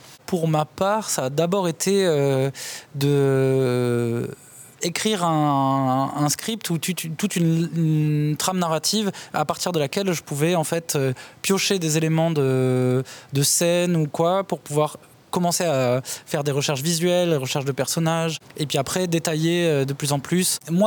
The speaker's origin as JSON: {"language": "French", "town": "Bordeaux", "region": "Nouvelle-Aquitaine", "country": "France", "tie": "born or raised there", "said": "Je suis originaire de Bordeaux. J'ai commencé des études aux Beaux-Arts là-bas. Puis après, j'ai un peu bourlingué et je suis revenu plus tard. J'avais 21 ans à Angoulême, à l'EMK, quoi. Voilà. Mais je suis originaire du coin, on va dire."}